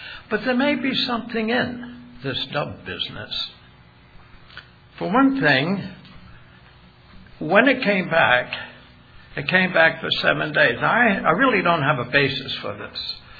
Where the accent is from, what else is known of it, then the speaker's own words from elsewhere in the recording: New York City, New York, United States; At least I come from New York City.